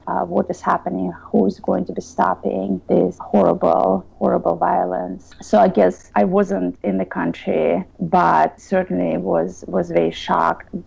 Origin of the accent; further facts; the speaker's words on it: Bishkek, Kyrgyzstan; when I was growing up in Bishkek, there always was that divide between north and south, cultural divide